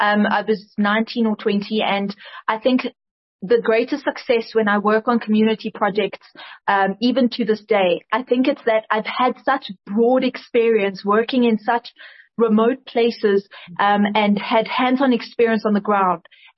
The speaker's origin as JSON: {"language": "English", "country": "South Africa", "said": "I fundamentally believe I'm South African, and so my documentations carried the same."}